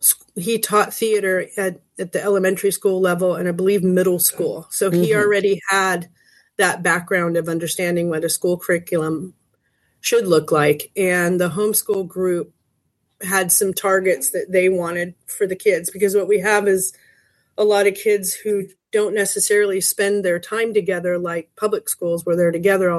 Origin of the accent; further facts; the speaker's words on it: Los Angeles, California, United States; I grew up in Los Angeles where there was a robust drama department in my school